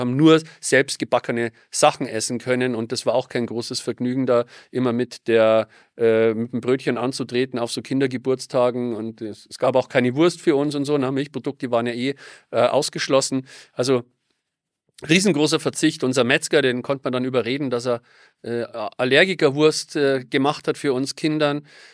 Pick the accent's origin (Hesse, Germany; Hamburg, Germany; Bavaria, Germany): Bavaria, Germany; Ingolstadt; Es gab hier in Ingolstadt, in meiner Heimatstadt, einen ganz kleinen Mini-Bioladen.